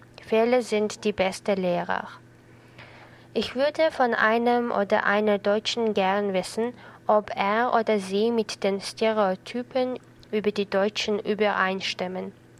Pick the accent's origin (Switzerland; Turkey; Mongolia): Mongolia; Ulaanbaatar; German is a second language; ich komme aus der Mongolei. Ich bin 1995 geboren und in Ulaanbaatar, der Hauptstadt der Mongolei, gewachsen. Ich lerne Deutsch